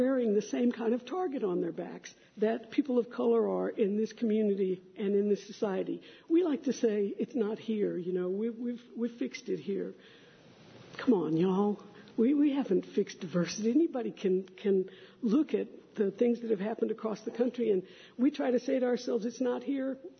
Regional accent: Texas, United States; You know, I'm from Texas

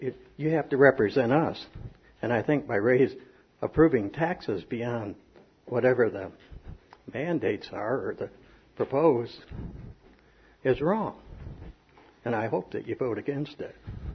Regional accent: Newfield, New York, United States; I want to move here and become a resident because I grew up in Newfield, left, and want to come back. I like the hills

